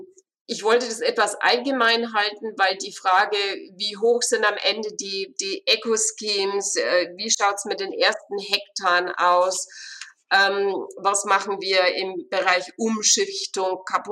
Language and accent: German; Bavaria, Germany; Für mich als Bayerin bleibt mal festzuhalten, dass es in Bayern zum Beispiel jetzt schon überhaupt keine Förderung mehr für neue Ställe gibt